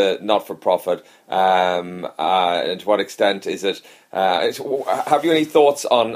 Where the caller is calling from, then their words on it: London, United Kingdom